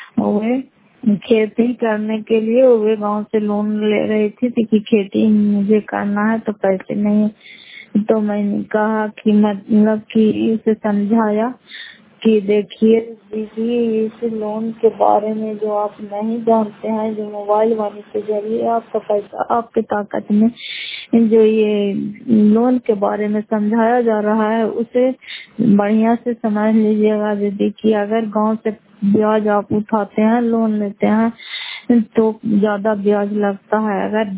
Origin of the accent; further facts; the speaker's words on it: Fatehpur, Bihar, India; घर फतेहपुर, पंचायत मकौता, जिला नालंदा, क्राफ्टसरा ब्लॉक की निवासी हूँ।